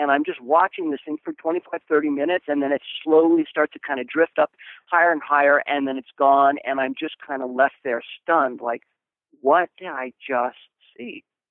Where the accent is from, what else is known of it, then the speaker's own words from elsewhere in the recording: California, United States; So I grew up in Southern California.